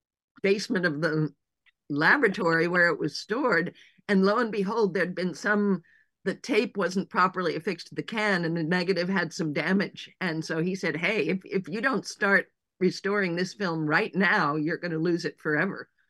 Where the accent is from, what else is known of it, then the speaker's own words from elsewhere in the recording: United States; I was struggling with my identity as an American and as a female